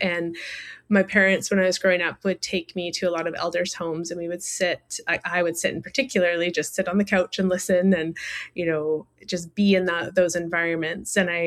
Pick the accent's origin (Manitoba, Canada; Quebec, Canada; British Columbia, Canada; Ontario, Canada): British Columbia, Canada; Squamish; I come from Estatmis Village in Skopmish territory, so in what's now known as Squamish, British Columbia.